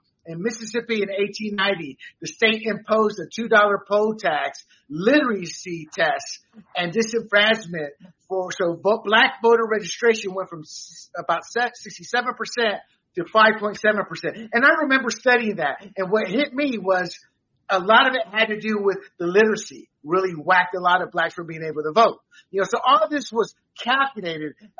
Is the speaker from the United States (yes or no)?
no; Panama; being born and raised in Panama